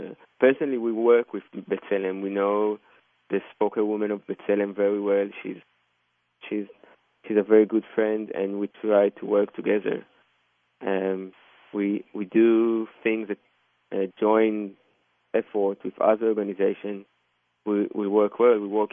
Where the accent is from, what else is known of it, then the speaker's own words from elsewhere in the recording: Israel; English is a second language; because we come from Israel, we have the privilege to come and go